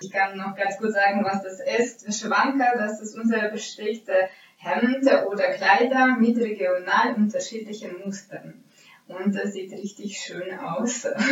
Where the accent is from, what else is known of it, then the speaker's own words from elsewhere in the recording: Lviv, Lviv Oblast, Ukraine; moved away as an adult; now in Germany; ich komme aus Lviv, das liegt an der Westukraine und ich habe da mein ganzes Leben gelebt, bis ich 21 geworden bin und dann bin ich nach Deutschland ausgewandert. Also ich wohne in Deutschland schon 6 Jahre tatsächlich.